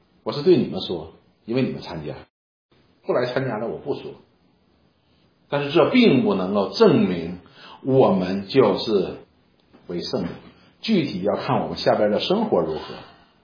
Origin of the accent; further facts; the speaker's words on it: Northeast China, China; 我们东北人这里都是东北人